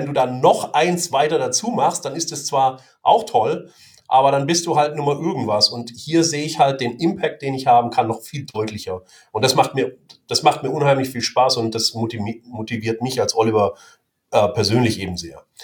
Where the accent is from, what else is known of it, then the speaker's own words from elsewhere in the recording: Germany; ich möchte zurückgeben an meine Heimat. Und ich komme nicht aus Heilbronn selber, aber ich denke da Deutschland.